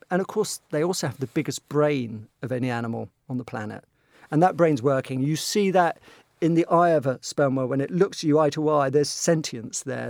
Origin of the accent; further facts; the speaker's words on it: Southampton, South East England, United Kingdom; moved away as an adult; now in London, United Kingdom; I grew up in a port. I grew up in Southampton on the south coast of the UK.